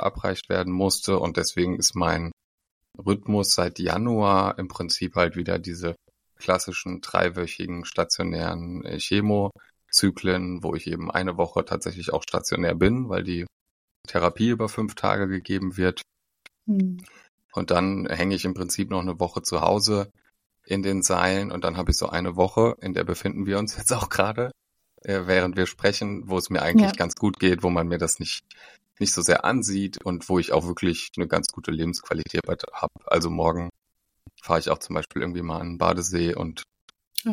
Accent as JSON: {"language": "German", "town": "Mainz", "region": "Rhineland-Palatinate", "country": "Germany", "said": "Und ja, ich komme aus Mainz, bin 32 Jahre alt"}